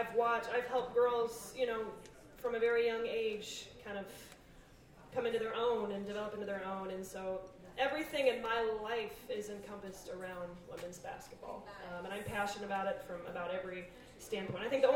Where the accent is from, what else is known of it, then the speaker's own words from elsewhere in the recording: Bloomington, Illinois, United States; first off, I'm from Bloomington, Illinois. ISU, yes, Illinois State.